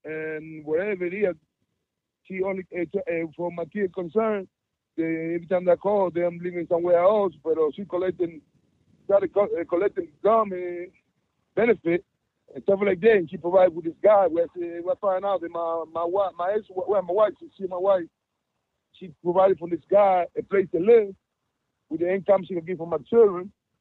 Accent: Cuba; English is a second language; now in United States; I'm an immigrant. I'm coming from Cuba. I was coming from Cuba, and I'm an immigrant

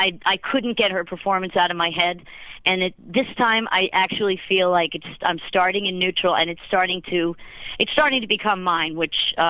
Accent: Philadelphia, Pennsylvania, United States; I'm born and raised in Philadelphia, and you can't take the Philly out of the girl, no matter how many years she leaves.

